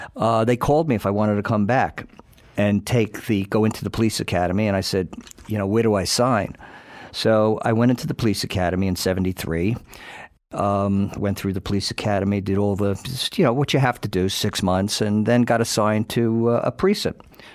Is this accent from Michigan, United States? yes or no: no; Brooklyn, New York, United States; Well, I grew up in Brooklyn. I grew up over in Brownsville, East New York, Brownsville.